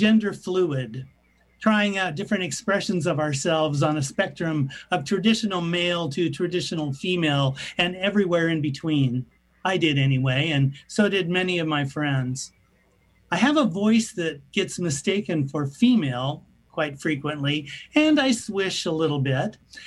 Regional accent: Washington, United States; also born or lived in Olympia; I was from a small town. I grew up in Washington State.

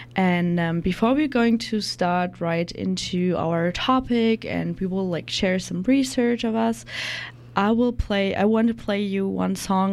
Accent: Germany; because I'm from Germany and currently staying at a host family.

